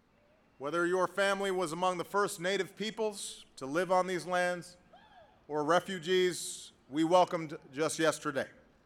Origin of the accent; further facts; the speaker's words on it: Chicago, Illinois, United States; is it in my hometown with the Chicago Blackhawks?